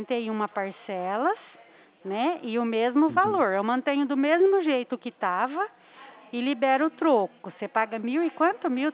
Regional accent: Presidente Prudente, São Paulo, Brazil; Eu sou aqui de Presidente Prudente.

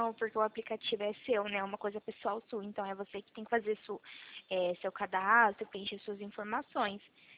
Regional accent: Presidente Prudente, São Paulo, Brazil

